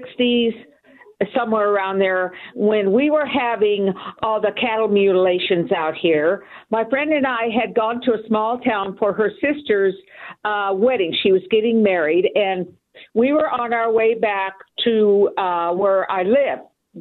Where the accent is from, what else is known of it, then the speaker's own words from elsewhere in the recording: Yuma, Colorado, United States; I'm from Colorado, not Arizona.